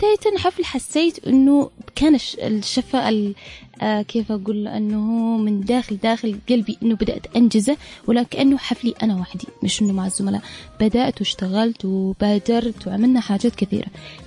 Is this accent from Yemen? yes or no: yes; Sanaa, Amanat Al Asimah, Yemen; born there; معكم متعهدة الحفلات … ، من مواليد تعز، الأصل تعز، من مواليد صنعاء